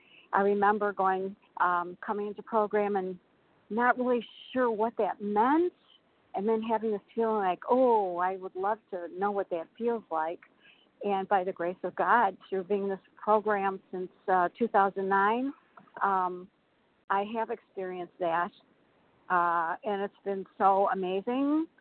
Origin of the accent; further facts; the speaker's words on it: Illinois, United States; I know it's probably my accent. Anyway, I'm from Illinois